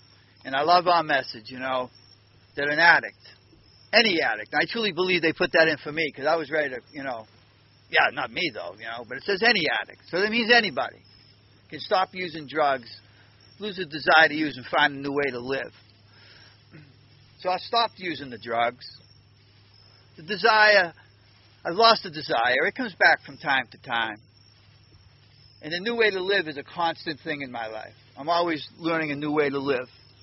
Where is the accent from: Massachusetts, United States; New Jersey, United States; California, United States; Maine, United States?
Massachusetts, United States; Winthrop; I'm from Winthrop, Massachusetts